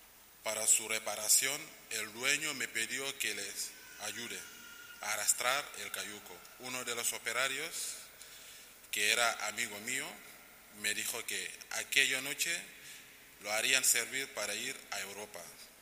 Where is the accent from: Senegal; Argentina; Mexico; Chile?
Senegal; Ziguinchor; born there; Spanish is a second language; moved away as an adult; soy musulmán. Y nací en Ziguinchor, en la región de Casamance, al sur de Senegal. Yo soy el menor de 5 años, de 5 hermanos.